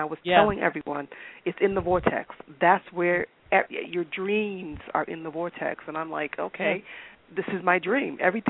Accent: Raleigh, North Carolina, United States; born there; I was actually born in the Carolinas. I was born in Raleigh, North Carolina.

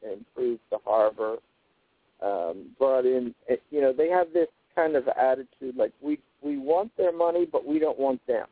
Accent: New Jersey, United States; also born or lived in Florida / New Hampshire; I'm not from here originally. I'm from South Jersey. And, you know, then I was in the service, and then I went to Florida, and then I went to New Hampshire for 19 years.

